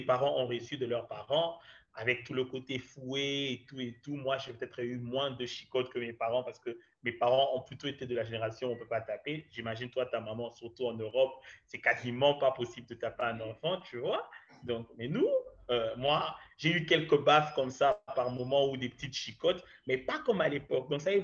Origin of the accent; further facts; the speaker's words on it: DR Congo; peut-être parce que je suis congolais, je vante le côté congolais